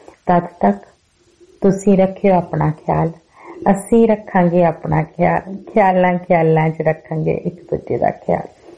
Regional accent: Punjab, India; ਅਸੀਂ ਪੰਜਾਬ ਦੇ ਵਾਸੀ, ਪੰਜਾਬ ਦੇ ਵਿੱਚ ਵਸਣ ਵਾਲੇ, ਅਸੀਂ ਸਭ ਇੱਕ ਹੀ ਹਾਂ।

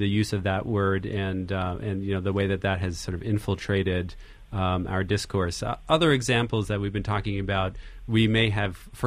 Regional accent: New Jersey, United States; I'm from New Jersey, and so I'm used to the jeers about Christie and his weight and so forth.

